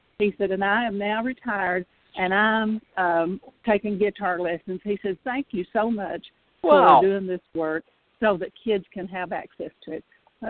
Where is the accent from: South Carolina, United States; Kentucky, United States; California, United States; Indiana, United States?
Kentucky, United States; Hyden; my hometown.